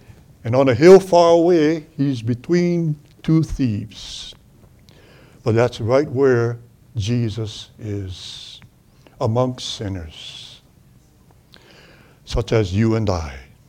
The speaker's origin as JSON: {"language": "English", "town": "Molokai", "region": "Hawaii", "country": "United States", "tie": "born or raised there", "said": "The island that I grew up on in Hawaii called Molokai had a little peninsula on the north shore called Kalaupapa."}